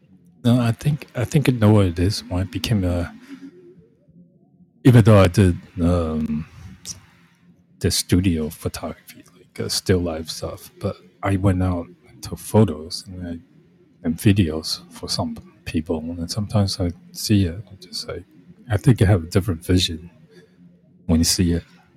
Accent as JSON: {"language": "English", "region": "Taipei", "country": "Taiwan", "tie": "born or raised there", "said": "When I grew up in Taiwan and stuff, those of us live in Taipei with upper class, upper middle class, different."}